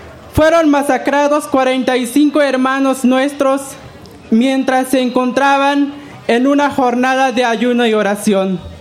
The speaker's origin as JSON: {"language": "Spanish", "region": "Chiapas", "country": "Mexico", "said": "yo soy de Chiapas y pertenezco a la organización Sociedad Civil Las Abejas de Acteal."}